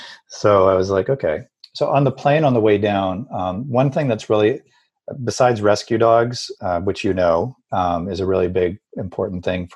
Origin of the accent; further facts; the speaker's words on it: Alberta, Canada; for someone like me who I grew up in Alberta, I'm kind of like meat and potatoes, you know, kind of a guy.